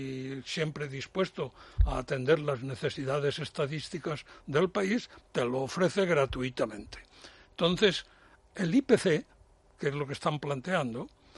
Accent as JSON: {"language": "Spanish", "country": "Spain", "said": "llevo años siendo español"}